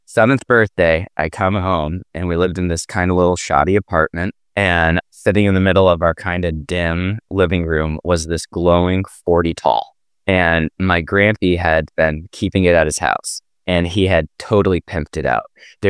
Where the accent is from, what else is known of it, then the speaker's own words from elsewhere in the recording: Rockport, Maine, United States; Yeah. Rural Maine, mid-coast. So we grew up in Rockport. It's part of a five-town, like, traditional New England village.